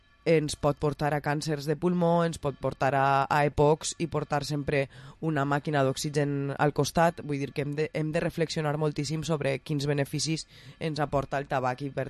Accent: Valencian Community, Spain; crec que nosaltres com a valencians i com a una comunitat autònoma també amb fonamentació i raons històriques

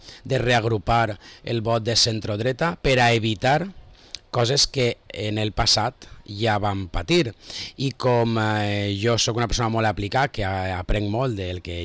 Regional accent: Nules, Valencian Community, Spain; jo sóc de Nules de sempre

